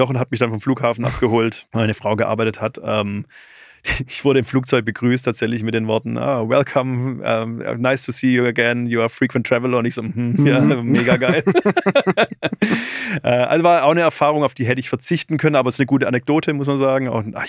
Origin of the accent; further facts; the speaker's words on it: Baden-Württemberg, Germany; ich komme ja aus der Stuttgarter Ecke.